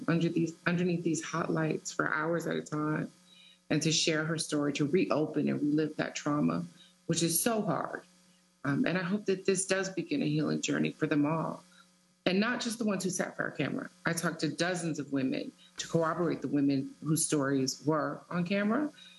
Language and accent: English; Detroit, Michigan, United States; I have been Black my whole life. I'm from Detroit.